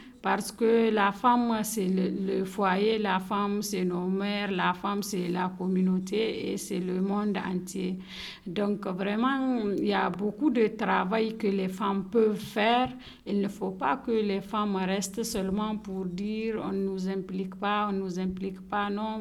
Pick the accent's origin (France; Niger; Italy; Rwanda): Niger; Je viens du Niger